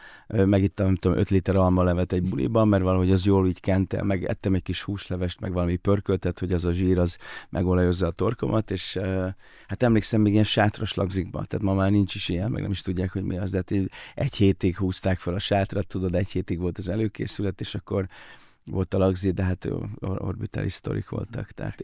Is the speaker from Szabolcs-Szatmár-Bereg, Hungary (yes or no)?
yes; Szabolcs-Szatmár-Bereg, Hungary; szabolcsi vagyok, tehát hogy fát lehet vágni a hátunkon